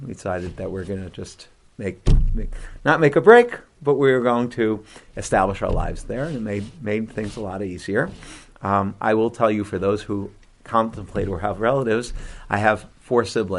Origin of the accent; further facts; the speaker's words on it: Bronx, New York, United States; now in Jerusalem, Israel; My background is a New York Jew. I grew up in the Bronx in Riverdale. Went to SAR Ramaz. Studied in Israel for 2 years at BMT and in Gush.